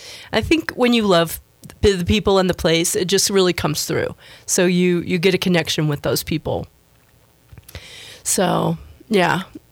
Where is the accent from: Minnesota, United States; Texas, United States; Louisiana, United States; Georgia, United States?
Texas, United States; Houston; Yeah, I grew up in Houston, which is it's like the hot, hateful, racially divided oil boom town.